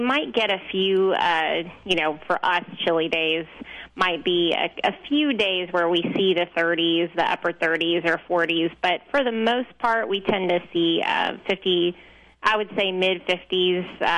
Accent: California, United States; So I'm actually from the west coast of California.

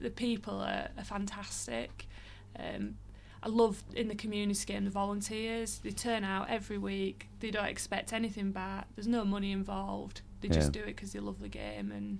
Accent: Halifax, Yorkshire and the Humber, United Kingdom; So I grew up in Halifax. Yeah. So my dad always used to take us to Thrum Hall when we were younger.

